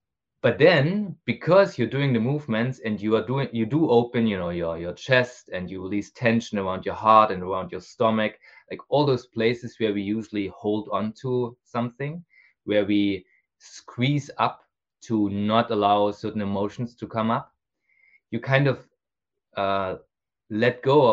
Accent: Germany; I grew up in Germany. I went to normal high school and then to university.

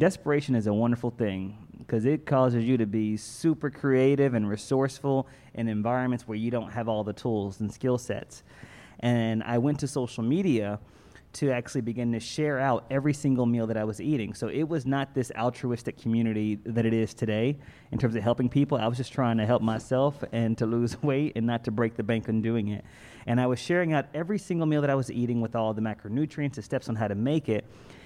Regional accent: Philadelphia, Pennsylvania, United States; born there; now in Dallas, United States; I'm actually from Dallas, Texas. Well, I should say this. I live in Dallas, but I was actually born in Philly.

